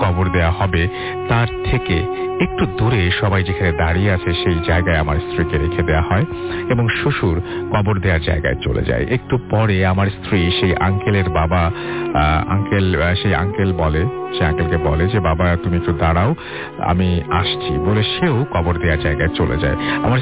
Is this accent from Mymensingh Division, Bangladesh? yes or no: no; Shailkupa, Khulna Division, Bangladesh; now in Gazipur, Bangladesh; আমি গাজীপুরে একটা কোম্পানিতে IT অফিসার হিসেবে কাজ করছি। আমার বাড়ি ঝিনাইদহ জেলার শৈলকুপা থানায়।